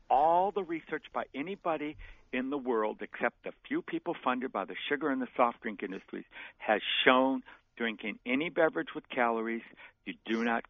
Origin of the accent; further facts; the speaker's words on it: Wisconsin, United States; I grew up in Wisconsin. People in the Midwest, kids always had milk.